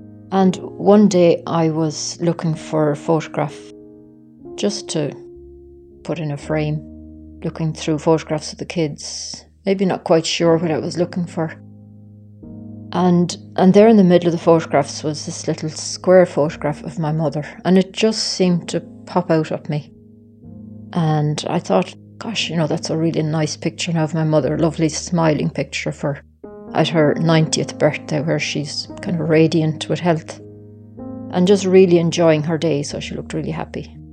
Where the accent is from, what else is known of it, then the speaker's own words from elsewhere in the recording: Killarney, County Kerry, Ireland; I'm from Killarney.